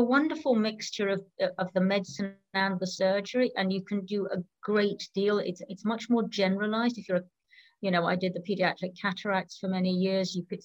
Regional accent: Glasgow, Scotland, United Kingdom; Well, I'm a Scot. I was born in Glasgow and I went and trained in Edinburgh

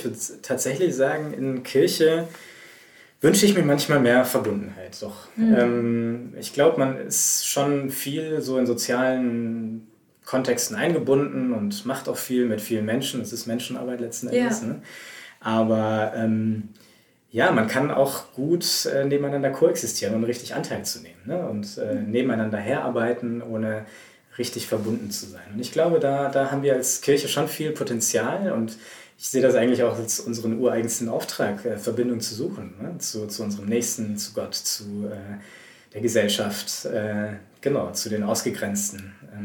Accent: Braunschweig, Lower Saxony, Germany; Genau, und ursprünglich komme ich tatsächlich aus Braunschweig

